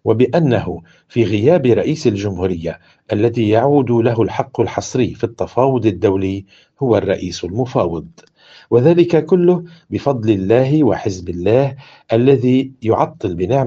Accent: Lebanon

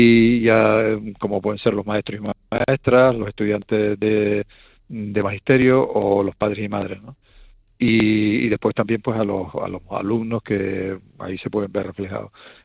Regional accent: Morro Jable, Canary Islands, Spain; yo tenía cierto reparo en mi pueblo, existían dos o tres niños con síndrome de Down o con problemas físicos y de otro tipo, ¿no?

